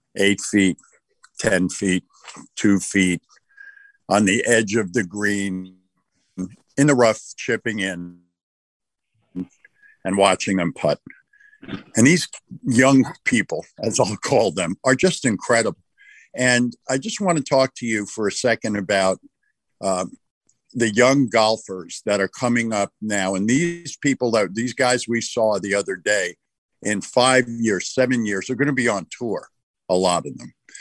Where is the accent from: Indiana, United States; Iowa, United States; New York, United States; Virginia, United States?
New York, United States; I grew up in New York.